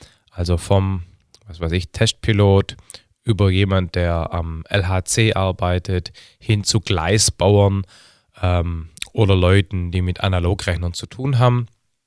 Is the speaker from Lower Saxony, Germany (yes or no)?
no; Heidenheim an der Brenz, Baden-Württemberg, Germany; now in Stuttgart, Germany; Bin geboren 1974, bin jetzt also 40 und ich bin aus Deutschland, Baden-Württemberg, Stadt aus Heidenheim an der Brenz bin ich geboren. Das ist eine Kleinstadt auf der Schwäbischen Alb. Jetzt lebe ich gerade in Stuttgart